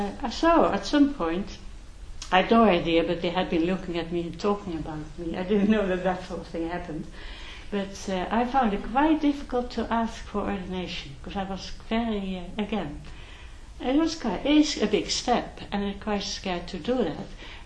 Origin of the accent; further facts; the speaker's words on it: Netherlands; English is a second language; and I'm from Holland, and we got on very well.